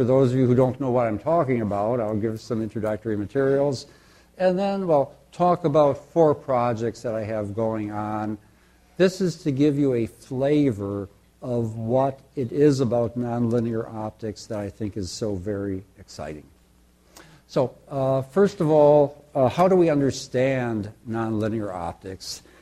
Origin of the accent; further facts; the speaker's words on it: United States; now in Canada; I think it was implicit from what John said that I'm American, but I am now very, very Canadian